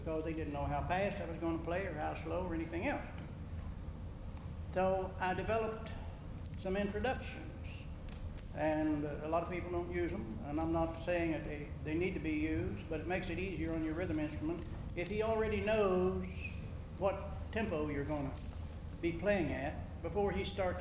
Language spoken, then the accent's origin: English; West Virginia, United States; I grew up in Roane County, less than a mile from the Kanawha County line.